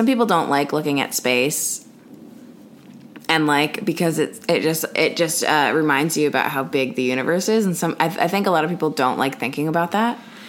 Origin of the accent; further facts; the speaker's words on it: New Jersey, United States; New Jersey.